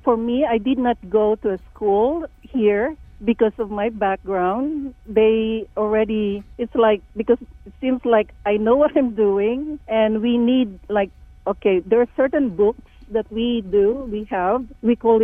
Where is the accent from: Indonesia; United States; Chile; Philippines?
Philippines; moved away as an adult; I'm a Filipina, so I came from the Philippines. I'm an MD in my country, in the Philippines. I came here in 1989